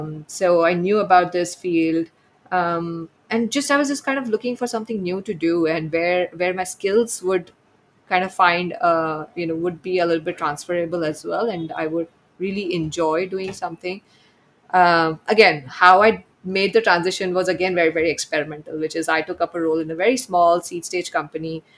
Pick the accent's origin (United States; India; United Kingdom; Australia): India; growing up in India, maybe you know this as well